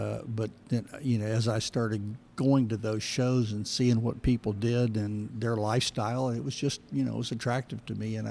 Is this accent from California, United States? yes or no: no; St. Augustine, Florida, United States; And then growing up in St. Augustine, which was a big arts community